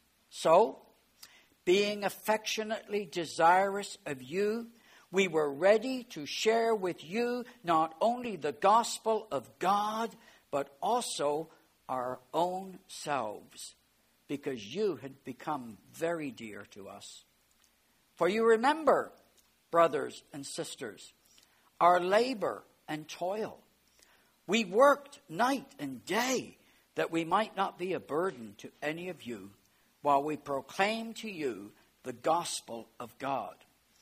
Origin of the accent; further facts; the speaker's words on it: Exeter, South West England, United Kingdom; I was born in England. I lived in the city of Exeter.